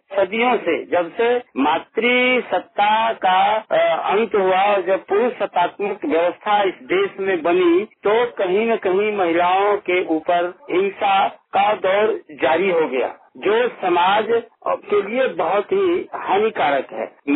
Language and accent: Hindi; Deoghar, Jharkhand, India; मैं देवघर का रहने वाला हूं